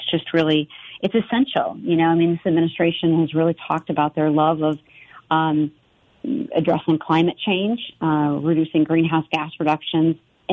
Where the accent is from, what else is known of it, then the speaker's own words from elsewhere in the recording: Illinois, United States; also born or lived in Iowa; I'm actually from Illinois and made the journey over to Iowa.